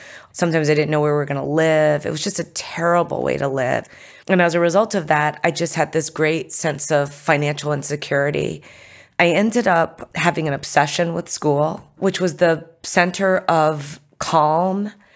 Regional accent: United States; born there; Then I was born in America. That's a real thing.

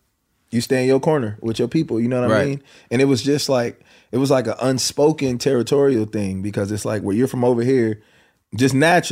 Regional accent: Los Angeles, California, United States; Yeah, yeah. Born and raised in Jordan Downs.

